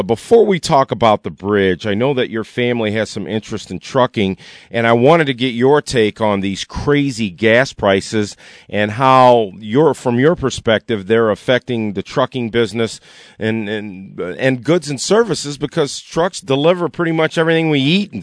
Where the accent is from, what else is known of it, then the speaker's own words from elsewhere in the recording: Mount Clemens, Michigan, United States; I grew up in Mount Clemens, so I know the Detroit area well